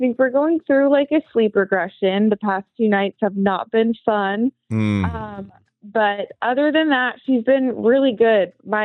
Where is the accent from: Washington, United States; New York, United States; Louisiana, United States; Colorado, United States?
Washington, United States; Seattle; And I was raised in Seattle where things are a little fast.